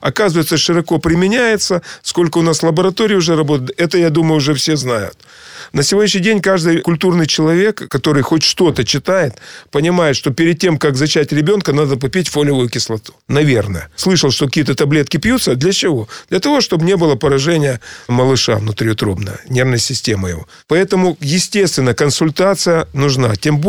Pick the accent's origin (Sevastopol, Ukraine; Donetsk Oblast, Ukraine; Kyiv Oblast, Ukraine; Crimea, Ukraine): Crimea, Ukraine; Alushta; born there; Я в Алуште.